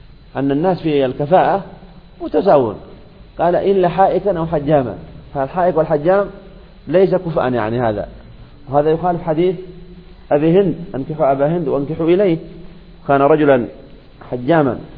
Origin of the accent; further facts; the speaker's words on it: Yemen; لكن المشكلة عندنا في اليمن وما أدري في بلدان أخرى